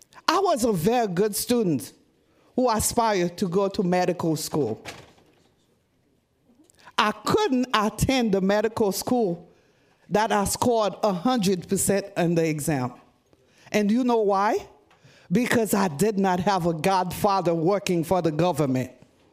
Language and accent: English; Haiti; I am an immigrant. I am from Haiti.